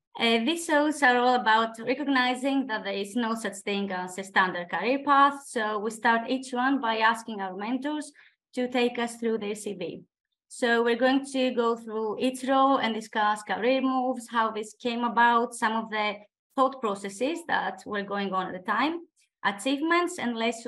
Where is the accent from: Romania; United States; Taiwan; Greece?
Greece; English is a second language; moved away as an adult; now in United Kingdom; I did my first degree in my home country in Greece, studying molecular biology